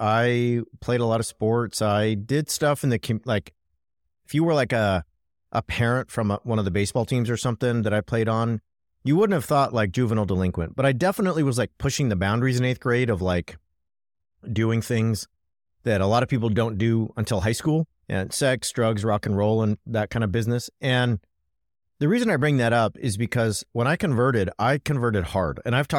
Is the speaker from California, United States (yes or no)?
yes; California, United States; I grew up in California, and I know I've talked about this so many times on the show, but where I grew up was deeply conservative politically and also religiously.